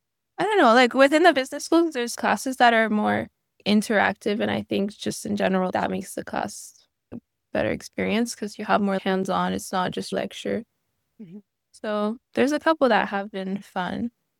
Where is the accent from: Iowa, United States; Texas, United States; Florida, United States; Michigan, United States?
Florida, United States; Miami; I'm from Miami, Florida, born and raised.